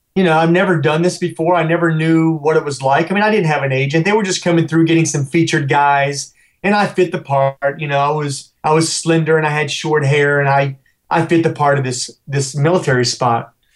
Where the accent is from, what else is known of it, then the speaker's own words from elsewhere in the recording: Princeton, West Virginia, United States; No, it's a very small town on the southern tip of West Virginia, on the border of West Virginia, Virginia. When I grew up there